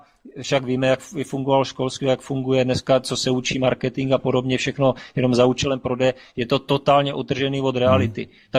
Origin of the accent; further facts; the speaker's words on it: Brno, South Moravian Region, Czechia; tak, já jsem z Brna.